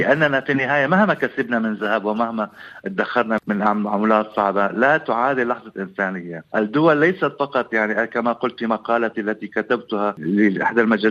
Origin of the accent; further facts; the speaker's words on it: Syria; هذه الصرخة التي نقوم بها جميعنا كسوريين مهمومين بما يحدث في سوريا